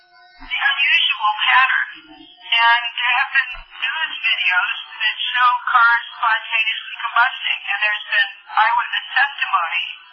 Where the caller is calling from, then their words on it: Clemson, South Carolina, United States; Clemson, South Carolina.